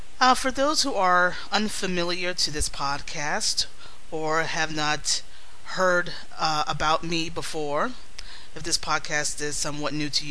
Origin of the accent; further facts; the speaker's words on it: New York, United States; Being that I am from New York and raised in the Bronx and became a Yankee fan over 30 years ago